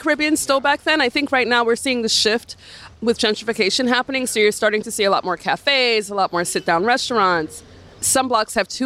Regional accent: Flatbush, New York, United States; So when I was born, my parents lived on Bedford and Martens.

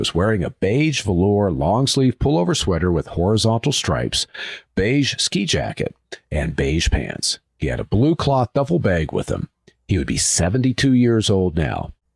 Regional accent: Minnesota, United States; you know, even though my home state, I guess technically is Minnesota, I've never glommed onto the hockey scene yet.

